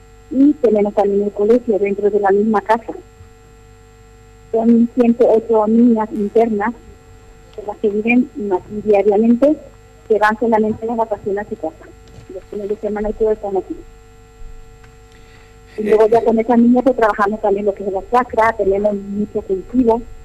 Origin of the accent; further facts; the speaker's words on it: Paraguay; moved away; also born or lived in Spain / Equatorial Guinea; hace 31 años que salí de Paraguay.